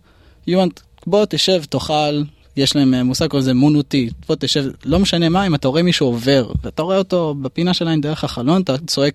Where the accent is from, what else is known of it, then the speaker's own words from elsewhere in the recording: Tel Aviv, Tel Aviv District, Israel; אני גדלתי בתל אביב בחינוך דתי. אז הלכתי, למדתי בישיבה תיכונית.